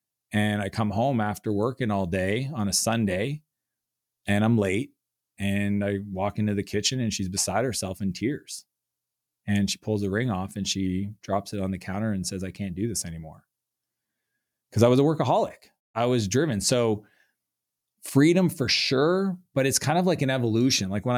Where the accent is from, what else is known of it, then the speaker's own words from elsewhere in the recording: Canada; now in San Francisco, United States; I'm from Canada. And I end up in San Francisco and I just fall in love with the city.